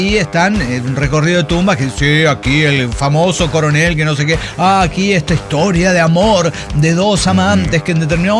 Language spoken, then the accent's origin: Spanish; Yucatán, Mexico; Soy yucateca